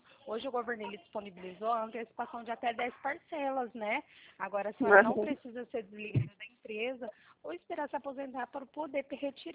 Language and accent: Portuguese; São Paulo, Brazil; eu sou daqui do estado de São Paulo